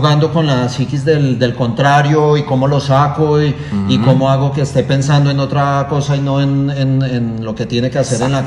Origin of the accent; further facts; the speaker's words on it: Bogotá, Colombia; Yo soy de acá de Bogotá, de un barrio popular del Policarpa, y eso es como en la selva, sobrevive el más fuerte